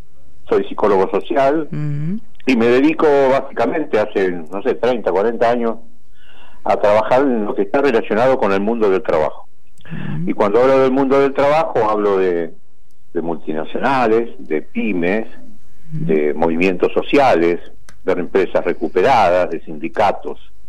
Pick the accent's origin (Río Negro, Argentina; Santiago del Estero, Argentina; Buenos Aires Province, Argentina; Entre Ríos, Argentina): Buenos Aires Province, Argentina; Barracas; born there; nací en Barracas, soy de Boca, tengo dos hijos, varios matrimonios.